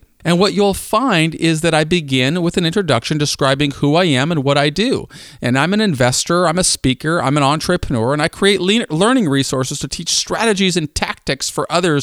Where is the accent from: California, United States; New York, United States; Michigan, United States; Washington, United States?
Washington, United States; Lake Forest Park; supported my two sisters and me as we grew up in North Seattle, the community of Lake Forest Park. In 1982, I graduated from Shorecrest High School